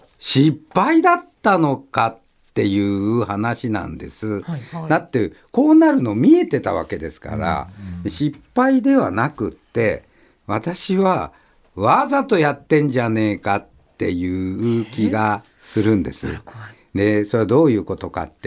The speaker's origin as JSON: {"language": "Japanese", "region": "Saga", "country": "Japan", "tie": "born or raised there", "said": "でこれ私の田舎なんであえて言うんですけれども、佐賀なんて繁華街なんてほとんどないって言ったらぶっ飛ばされる。"}